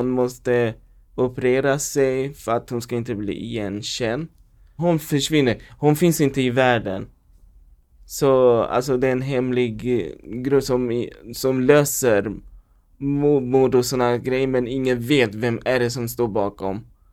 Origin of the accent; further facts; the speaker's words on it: Västerås, Västmanland County, Sweden; also born or lived in Sala; now in Stockholm, Sweden; alltså jag är inte från Stockholm. Jag har bott i Västerås de flesta i mitt liv och sen har bott i Sala. Jag flyttade till Stockholm 2022.